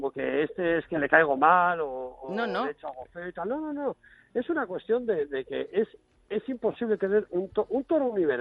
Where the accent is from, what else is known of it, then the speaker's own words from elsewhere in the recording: Cádiz, Andalusia, Spain; es en mi tierra, que es en Cádiz, pero siempre es un gusto ser profeta en tu tierra